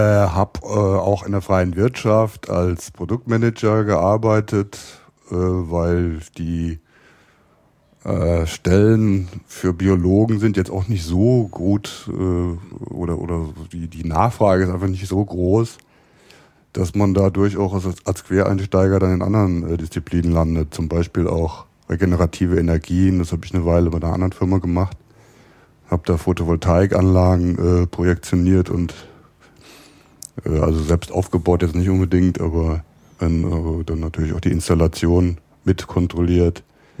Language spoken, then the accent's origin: German; Rhineland-Palatinate, Germany; born there; now in Berlin, Germany; Also ich bin geboren im Rheinland in der Nähe von Koblenz. Hab da zunächst in Köln angefangen, Biologie zu studieren, bin dann nach Berlin umgezogen.